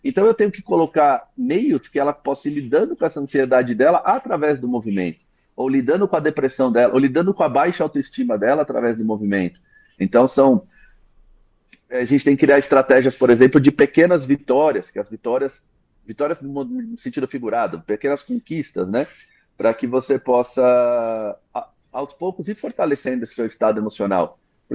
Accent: São Paulo, Brazil; Eu estou quase um cidadão do mundo, mas hoje eu sou de São Paulo.

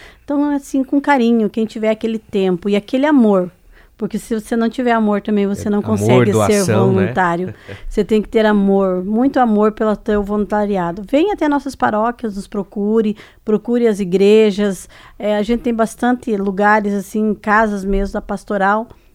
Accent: Laranjeiras do Sul, Paraná, Brazil; Eu vim de Laranjeiras do Sul, uma cidade pequenininha, né? E mudei para cá

